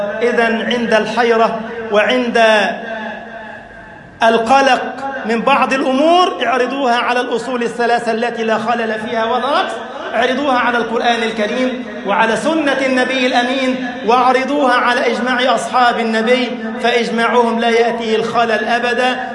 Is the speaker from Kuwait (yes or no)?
no; Egypt; واجعل بلدنا مصر أمنا أمانا، سخاء رخاء، وسائر بلاد المسلمين